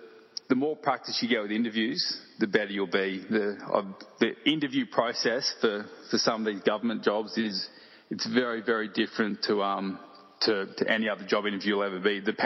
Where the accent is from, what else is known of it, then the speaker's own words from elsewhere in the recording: Queensland, Australia; I obviously growing up on the Sunshine Coast and always had a bit of a passion for the environment in general.